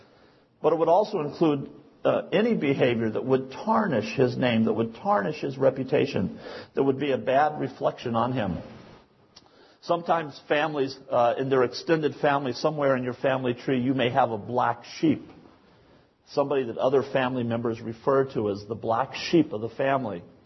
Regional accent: the South, United States; born there; I was born in the South in the Bible Belt, and my uncles and aunts and grandparents all spoke this way.

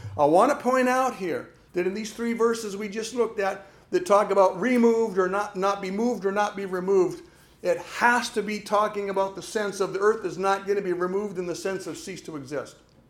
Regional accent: Montana, United States; You know, I grew up in Montana, and I grew up loving the mountains, loving the river bottoms, loving God's creation.

